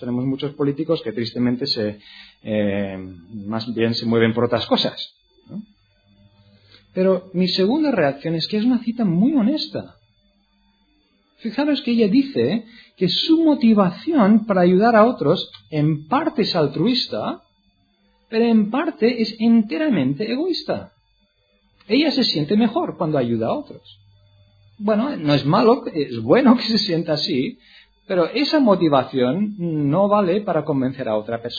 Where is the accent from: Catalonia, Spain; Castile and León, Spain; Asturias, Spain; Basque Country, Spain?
Catalonia, Spain; accent: Catalan; Disculpad mi acento catalán